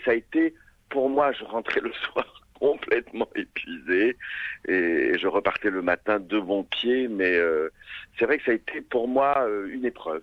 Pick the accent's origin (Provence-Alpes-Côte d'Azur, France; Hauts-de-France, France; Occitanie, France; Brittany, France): Brittany, France; born there; toute la nuit, là où je suis né en Bretagne